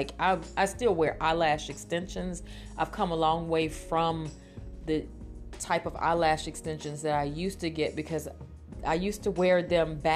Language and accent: English; Jacksonville, Florida, United States; But I'm from originally from Jacksonville, Florida, so I am a seafood person